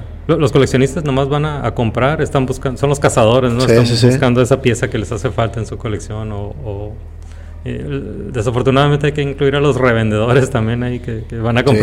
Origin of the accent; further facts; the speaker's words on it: Tijuana, Baja California, Mexico; Pero pues soy de Tijuana, soy nacido y criado en Tijuana y amo Tijuana.